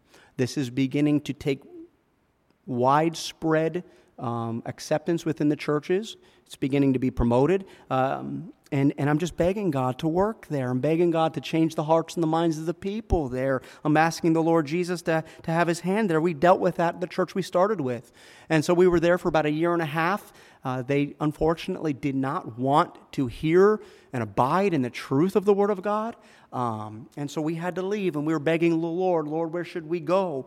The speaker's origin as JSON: {"language": "English", "town": "Plantation", "region": "Florida", "country": "United States", "said": "We're from Plantation, Florida, so we're just an hour away from you guys, but they wanted to be here."}